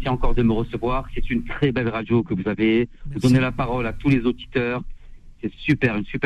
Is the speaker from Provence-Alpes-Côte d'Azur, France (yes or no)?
yes; Marseille, Provence-Alpes-Côte d'Azur, France; now in Paris, France; Ben oui, je suis de Marseille.